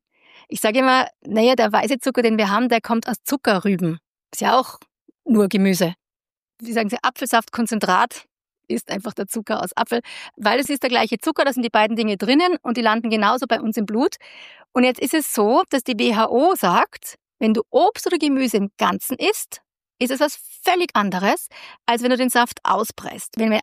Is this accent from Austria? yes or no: yes; Austria; ich weiß, ich bin Österreicherin.